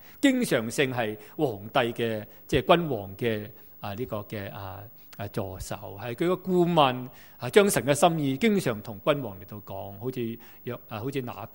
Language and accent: Chinese; Hong Kong; 以致作为香港人活在此时此际的香港